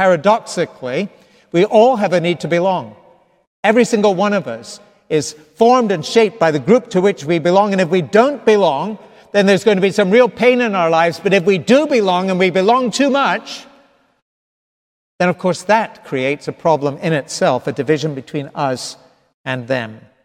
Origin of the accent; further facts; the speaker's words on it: Scotland, United Kingdom; I began by telling you a little bit about my own experience growing up in Scotland